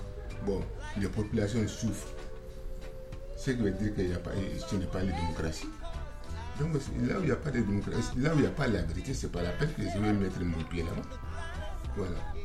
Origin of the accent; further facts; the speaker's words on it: Mali; je suis malien. Bon, moi je ne vote pas dans mon pays.